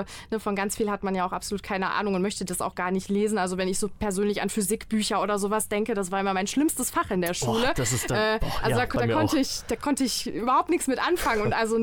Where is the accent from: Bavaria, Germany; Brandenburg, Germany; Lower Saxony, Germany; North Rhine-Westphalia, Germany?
North Rhine-Westphalia, Germany; Dortmund; Also ich bin hier tatsächlich geboren in Dortmund, genau, habe schon immer hier gelebt und möchte es eigentlich auch ungern verlassen.